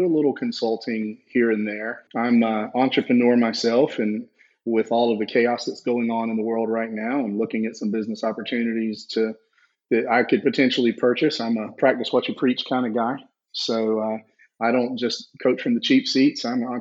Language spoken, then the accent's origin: English; Georgia, United States; accent: Southern; I grew up in South Georgia, if you can't tell by the accent